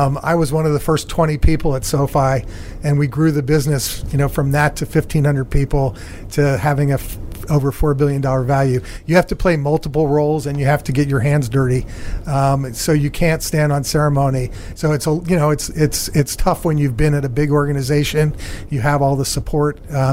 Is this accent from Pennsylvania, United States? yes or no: yes; Pennsylvania, United States; Right outside Philadelphia.